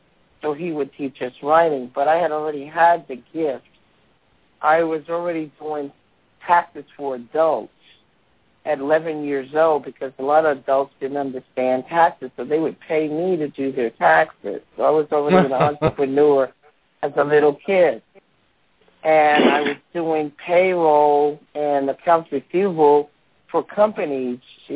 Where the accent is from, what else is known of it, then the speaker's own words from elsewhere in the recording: New York, United States; I took the New York Regents because I'm a New Yorker.